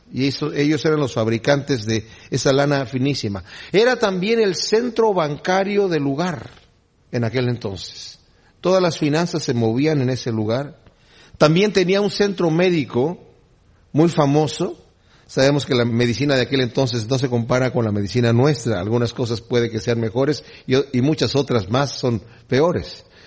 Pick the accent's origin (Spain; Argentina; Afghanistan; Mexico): Mexico; Querétaro; me acuerdo yo que en mi ciudad natal, Querétaro, México, había un lugar ahí